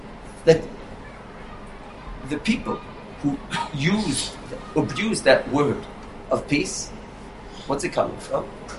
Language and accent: English; Israel; I grew up in Eretz Yisrael before the peace process. I used to go to Hebron all the time.